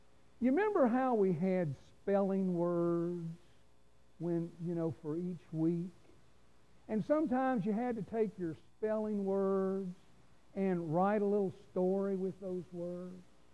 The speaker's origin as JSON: {"language": "English", "town": "Louisville", "region": "Kentucky", "country": "United States", "tie": "born there", "said": "But I was born in Louisville, Kentucky."}